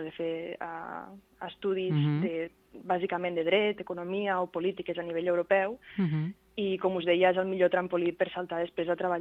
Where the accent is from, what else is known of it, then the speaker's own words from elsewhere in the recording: Catalonia, Spain; I quan et presentes com soc catalana, la primera pregunta que et fan és